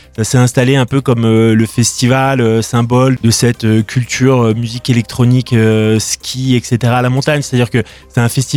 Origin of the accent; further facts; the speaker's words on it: Lyon, Auvergne-Rhône-Alpes, France; Je suis lyonnais, ouais.